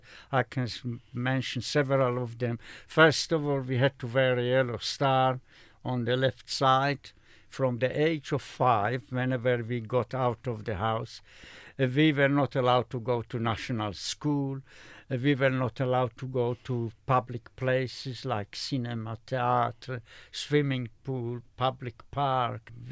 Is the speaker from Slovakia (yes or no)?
yes; Slovakia; born there; English is a second language; in my own country, I was born in Slovakia.